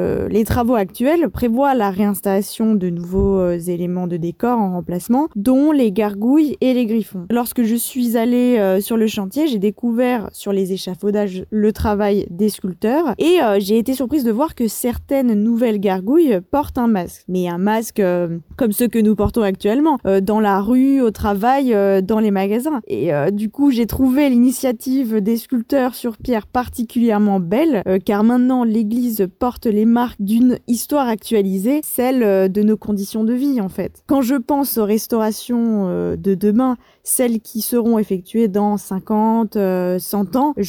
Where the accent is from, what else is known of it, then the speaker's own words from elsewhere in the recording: Toulon, Provence-Alpes-Côte d'Azur, France; born there; j'ai 28 ans, je suis née à Toulon et je suis artiste.